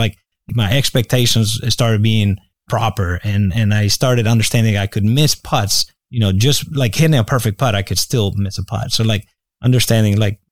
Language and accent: English; Spain; now in United States; I'm European, you know, I grew up in Spain.